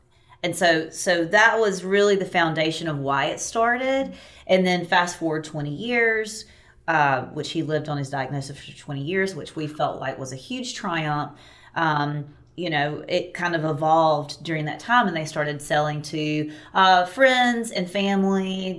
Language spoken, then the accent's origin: English; Chester, South Carolina, United States; my grandmother had a farm, and I grew up in Chester, South Carolina, so we had a lot of land as well.